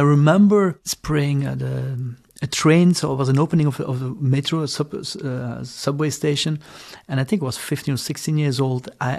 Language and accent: English; Brussels, Brussels-Capital Region, Belgium; English is a second language; also born or lived in Ghent, Belgium; So I'm born in Ghent, and I grew up in more at the countryside, at the coast, and then in Brussels. Mm-hmm. Then we moved to Brussels.